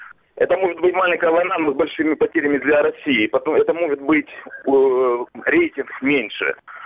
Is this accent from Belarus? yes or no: no; Donbas, Ukraine; Я сам с Донбасса, с подконтрольной Украине, территории.